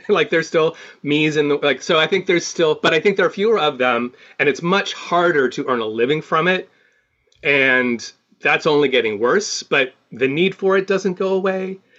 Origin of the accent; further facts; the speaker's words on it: San Francisco, California, United States; now in Los Angeles, United States; No, I'm from San Francisco.